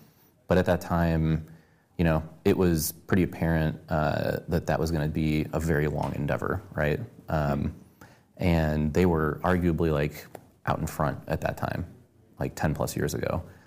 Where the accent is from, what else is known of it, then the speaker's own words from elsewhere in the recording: Cleveland, Ohio, United States; I grew up in the Midwest from Cleveland, Ohio